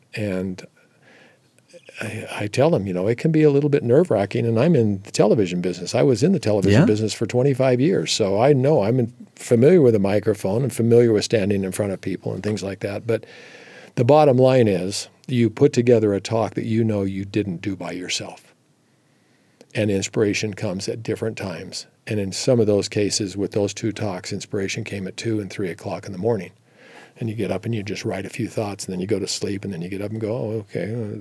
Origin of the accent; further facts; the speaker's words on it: Provo, Utah, United States; if you would have told me growing up in Provo, Utah, that I would have been an NFL quarterback, I would have said, you're crazy.